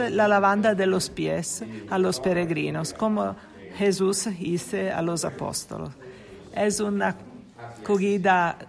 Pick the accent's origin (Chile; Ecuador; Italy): Italy; Genoa, Liguria; Spanish is a second language; Soy de Génova, Italia.